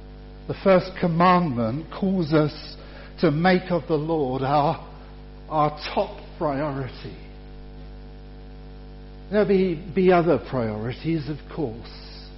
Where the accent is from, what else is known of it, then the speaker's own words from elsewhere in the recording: Poole, South West England, United Kingdom; we were living then in Poole in Dorset, which is my hometown.